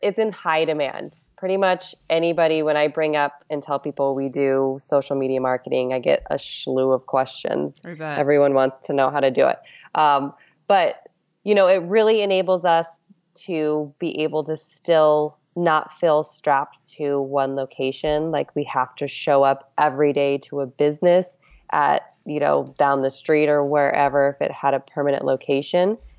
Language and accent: English; Alaska, United States; So yes, I am from Alaska, and I feel like everyone has a small plane there.